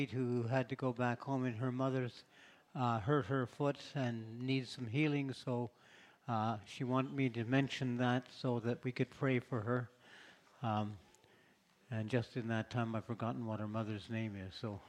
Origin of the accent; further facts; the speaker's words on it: Kelowna, British Columbia, Canada; I grew up in Kelowna at the period of time when W.A.C. Bennett became the premier of B.C.